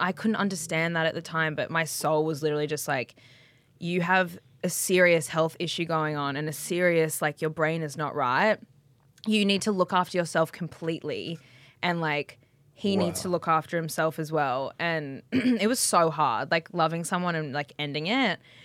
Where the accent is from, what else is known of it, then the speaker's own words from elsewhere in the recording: Brisbane, Queensland, Australia; I didn't grow up in Byron, so I grew up in Brisbane.